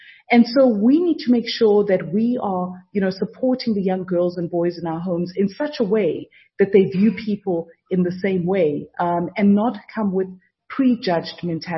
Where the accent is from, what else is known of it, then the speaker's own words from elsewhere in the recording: South Africa; and I was the only black intern, and I was from South Africa. They'd never hired anybody from Africa.